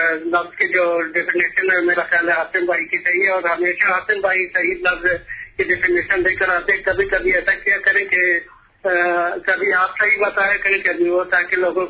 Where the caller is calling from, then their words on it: Peshawar, Khyber Pakhtunkhwa, Pakistan; بول رہا ہوں پشاور سے